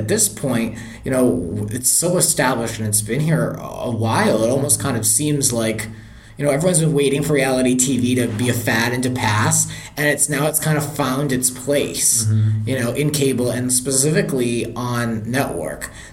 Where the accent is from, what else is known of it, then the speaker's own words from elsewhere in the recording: Rhode Island, United States; when I grew up in Rhode Island, I was always thinking like the big city is New York City.